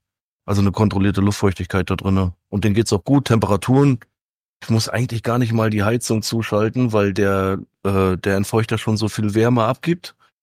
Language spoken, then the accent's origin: German; Northern Germany, Germany; Hallo, ich bin Norddeutscher, Digga.